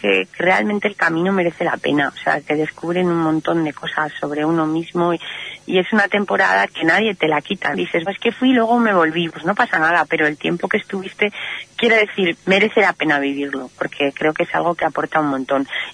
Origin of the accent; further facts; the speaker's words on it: Valencia, Valencian Community, Spain; born there; Sería interesante ver valencianos por aquí, porque yo nací en Valencia y es una tierra muy diferente.